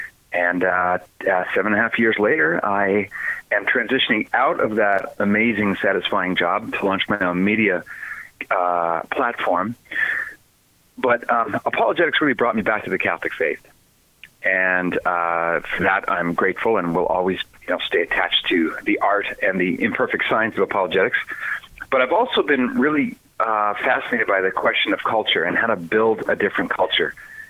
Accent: Halifax, Nova Scotia, Canada; my family are all practicing Romanists. And I grew up in Halifax and had a fairly normal upbringing.

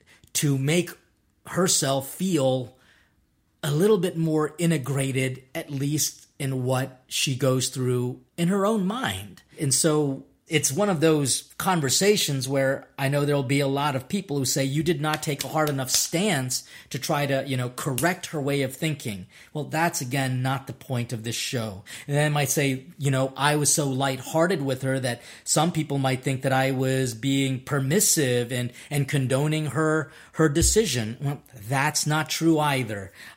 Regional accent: Philippines; And so, I'm a Filipino priest.

